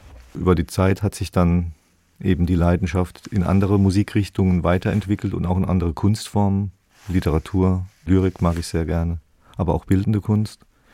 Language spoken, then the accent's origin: German; Mannheim, Baden-Württemberg, Germany; ich bin in Mannheim geboren, ich bin da zur Schule gegangen und habe dann in Heidelberg studiert und in Mannheim aber wohnen geblieben, weil es da so schön ist. Und irgendwann bin ich nach Heidelberg gezogen und kann jetzt von meinem Balkon aus auf Mannheim schauen